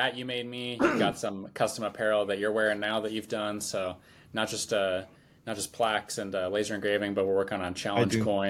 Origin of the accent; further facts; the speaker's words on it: Virginia, United States; also born or lived in Germany; I grew up in Virginia